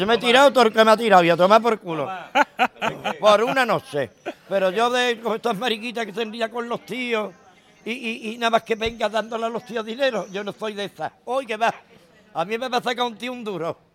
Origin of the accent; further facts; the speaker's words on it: Jerez de la Frontera, Andalusia, Spain; Le dije yo, digo, soy de Jerez, ¿no? Sí, de Jerez.